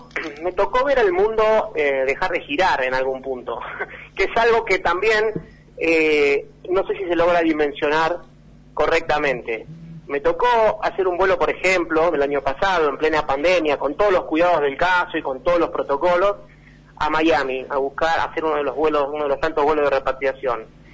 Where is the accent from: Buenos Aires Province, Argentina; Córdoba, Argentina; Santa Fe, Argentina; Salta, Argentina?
Córdoba, Argentina; Santa Rosa de Calamuchita; uno es de donde se cría y no de donde nace. Y con mi hermano Eduardo nos criamos prácticamente en Santa Rosa de Calamuchita durante toda la infancia.